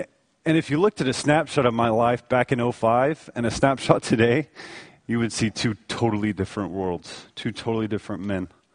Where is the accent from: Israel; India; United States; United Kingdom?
United States; Dallas, Texas; I was like this guy who'd been raised in the church. I grew up in Dallas, raised in Dallas.